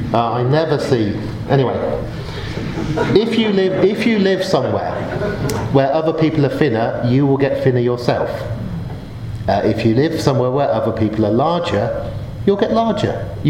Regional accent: Oxford, South East England, United Kingdom; born there; I was born in Oxford

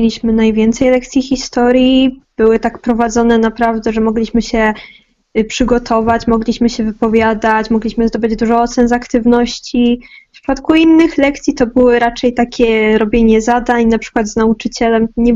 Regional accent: Katowice, Silesian Voivodeship, Poland; jestem z Katowic.

